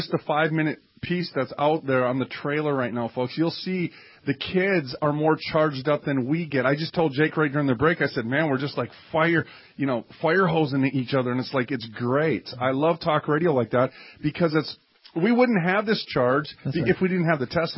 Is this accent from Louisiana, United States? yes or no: no; Minneapolis, Minnesota, United States; A little side note, because we're from Minneapolis, that actually came from Matt Groening. He started on a magazine in Minneapolis here